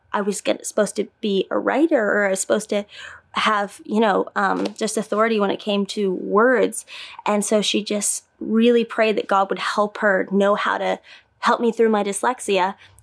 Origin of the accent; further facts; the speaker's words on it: Indiana, United States; So I grew up in Indiana and my family has always been passionate lovers of Jesus